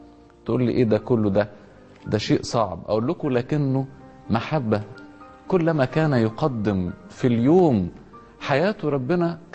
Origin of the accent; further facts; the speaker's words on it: Upper Egypt, Egypt; او اللفظ الدارج فيه عندنا في الصعيد ابو فانا